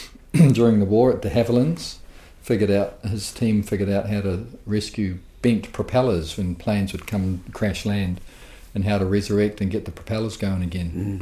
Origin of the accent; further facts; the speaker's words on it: Rotorua, Bay of Plenty, New Zealand; Yeah, I grew up in Whakarewa, whatever, and when exploring the mud pools, would sometimes sort of go AWOL from home